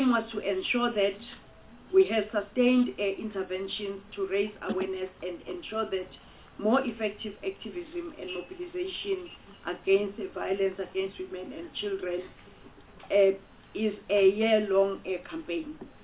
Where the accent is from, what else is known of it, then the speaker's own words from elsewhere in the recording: South Africa; maybe we should, as South African women, start fighting together